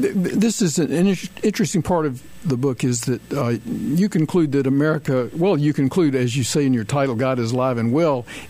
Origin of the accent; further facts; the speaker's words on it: the South, United States; when I was growing up, and I'm pretty old, but when I was growing up in the South